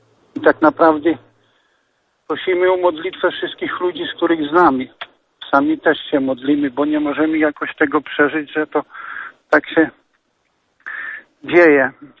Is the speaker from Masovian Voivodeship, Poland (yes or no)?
yes; Myszyniec, Masovian Voivodeship, Poland; ja pochodzę z diecezji łomżyńskiej i z parafii myszynieckiej.